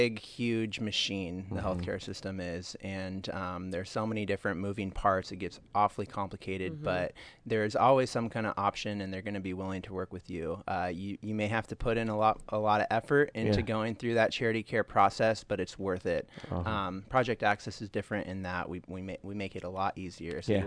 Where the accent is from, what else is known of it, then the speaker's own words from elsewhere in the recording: Gig Harbor, Washington, United States; now in Tacoma, United States; I grew up in Gig Harbor, attended Washington State University, go Cougs.